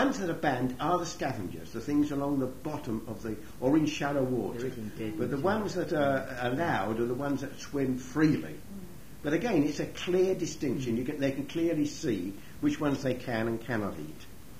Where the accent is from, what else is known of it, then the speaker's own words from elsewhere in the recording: England, United Kingdom; moved away; And interestingly enough, when we came from England, one of the things they made us do, they checked with us to make certain we hadn't been near any animals